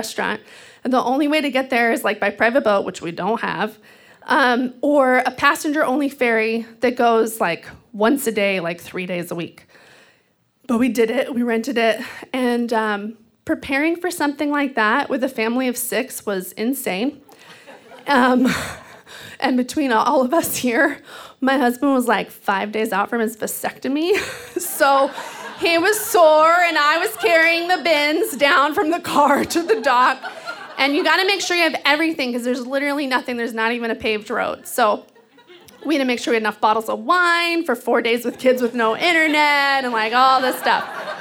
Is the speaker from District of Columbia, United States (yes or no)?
no; Texas, United States; now in Seattle, United States; So I grew up in Texas, which is like a sea of dead brown grass. And so when I moved to the Pacific Northwest, to Seattle